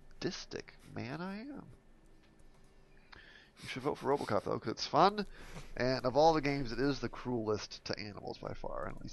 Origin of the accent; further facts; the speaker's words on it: Canada; I'm Canadian.